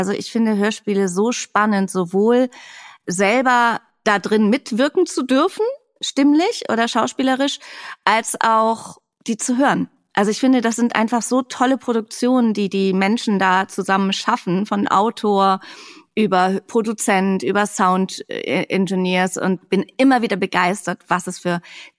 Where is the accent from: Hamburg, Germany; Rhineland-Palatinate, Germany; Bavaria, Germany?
Hamburg, Germany; Ich komme ja eh aus Hamburg weg.